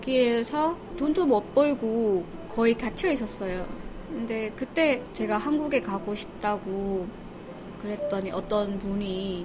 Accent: North Korea; 제가 탈북자라고 했더니 바로 그 다음날 선교사님을 보내주셔갖고 중국에서 1년 반 만에 탈출해서 나왔던 것 같아요.

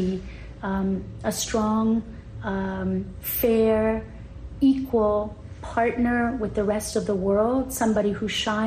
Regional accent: United States; it definitely makes a difference to how people perceive me as an American overseas.

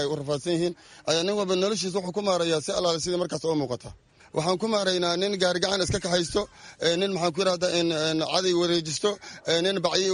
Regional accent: Kismayo, Lower Juba, Somalia; moved away; also born or lived in Mogadishu; Bismillaahir Rahmaanir Rahiim. Markii hore waxaan ka soo barakacnay gobolka Jubada Hoose gaar ahaan Kismaayo 94-tii, kadibna waxaan soo galnay magaalada Muqdisho. Waxaan ka degnay xaafadda Waaberi gaar ahaan Boortiinka meesha yiraahdaan.

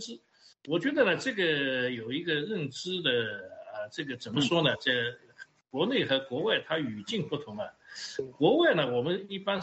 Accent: United States; 我们美国人叫 VIP

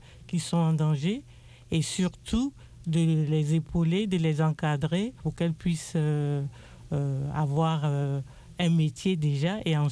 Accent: Côte d’Ivoire; moi je suis originaire de Côte d'Ivoire

